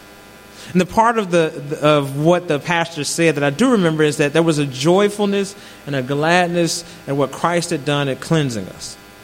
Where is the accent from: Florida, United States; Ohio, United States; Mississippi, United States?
Mississippi, United States; Jackson; I grew up in Jackson, Mississippi, and I attended church because that was the expectation, not because I just wanted to be there.